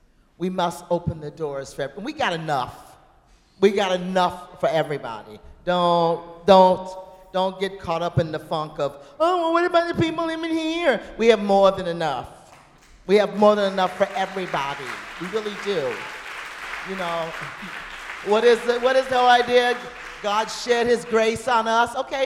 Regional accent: United States; As an American, we all should know four or five languages.

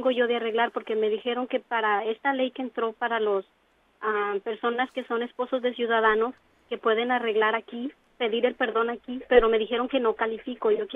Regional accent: Mexico

